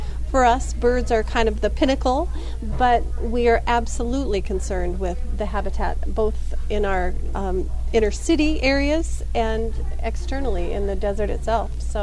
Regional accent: Pacific Northwest, United States; also born or lived in South Dakota; now in Tucson, United States; I moved here from South Dakota and originally from the Pacific Northwest.

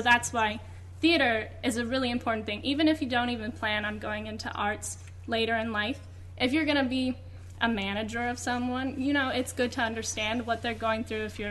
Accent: Tucson, Arizona, United States; I'm from Tucson as well.

